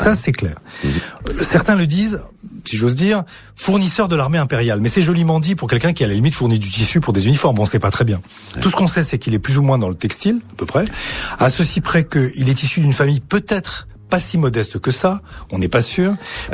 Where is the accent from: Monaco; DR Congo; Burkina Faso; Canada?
Monaco; born there; je suis né à Monaco, imaginez-vous